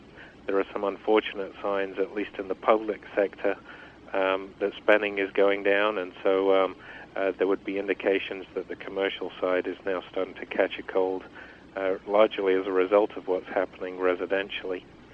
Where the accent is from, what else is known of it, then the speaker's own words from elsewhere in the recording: England, United Kingdom; now in United States; Well, I was originally from England. I moved here 21 years ago